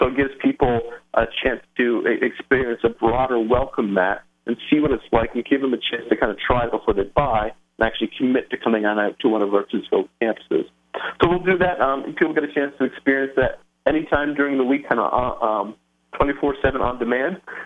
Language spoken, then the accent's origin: English; Canada; now in Hunterdon County, United States; and we live here in Hunterdon County, New Jersey. I am a Canadian, so you might hear some outs and abouts as we speak.